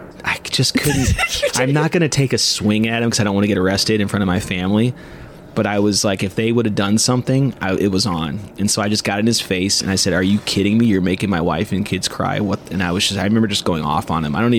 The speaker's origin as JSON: {"language": "English", "region": "Missouri", "country": "United States", "said": "It's like, \"I'm from Missouri,\" and like no one there had an idea."}